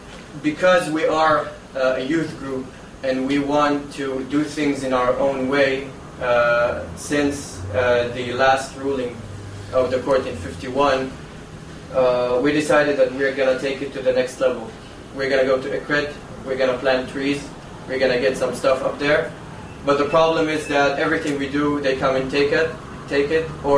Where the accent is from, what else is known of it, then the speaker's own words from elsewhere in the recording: Haifa, Haifa District, Israel; I was born and raised in Haifa, but I feel that Ikrit is my home